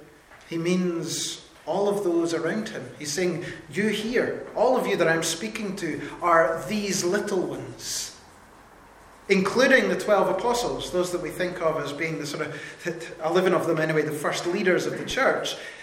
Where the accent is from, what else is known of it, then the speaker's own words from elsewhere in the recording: United Kingdom; I have to say that's something that as British people we are good at.